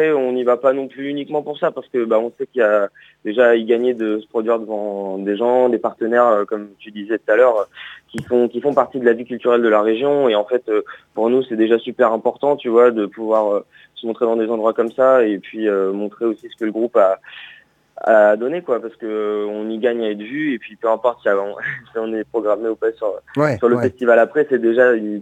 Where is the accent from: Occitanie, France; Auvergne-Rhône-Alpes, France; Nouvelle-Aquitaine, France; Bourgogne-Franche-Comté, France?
Nouvelle-Aquitaine, France; now in Bordeaux, France; on habite à Bordeaux, mais après, en soi, on vient de la Charente-Maritime, on est oléronais et royanais un peu dans le groupe